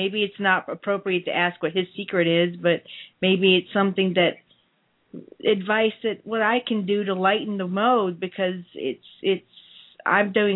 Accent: Louisiana, United States; Louisiana.

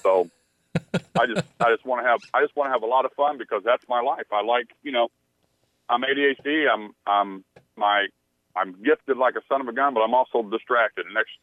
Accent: Missouri, United States; also born or lived in Louisiana; now in Nebraska, United States; because I was raised in Missouri and Louisiana and all that stuff, and everything in Nebraska is where I moved to in 82, and I say Warsh instead of Wash.

